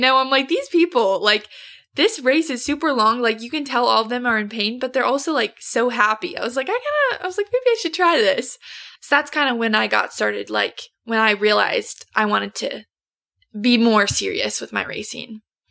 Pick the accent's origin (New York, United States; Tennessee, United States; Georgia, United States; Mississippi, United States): Tennessee, United States; But it actually, I felt very prepared because we're from Tennessee.